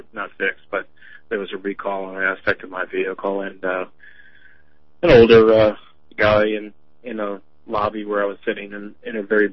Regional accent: Midwest, United States; Being a Midwesterner, tornadoes are very frightening

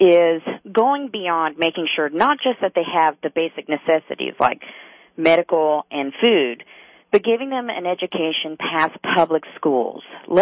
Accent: Springfield, United States; I'm from Springfield. We have the Dominic James case here.

